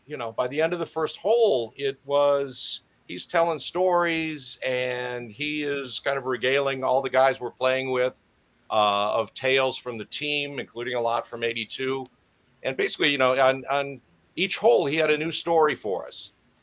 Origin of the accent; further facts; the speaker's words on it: Wisconsin, United States; As a kid growing up in Wisconsin, it's just kind of osmosis.